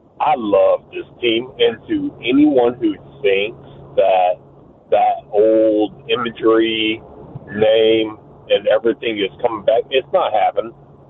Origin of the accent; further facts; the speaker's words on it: Sullivan, Oklahoma, United States; I grew up in Sullivan, Oklahoma, surrounded by native country, not too far where Geronimo was imprisoned.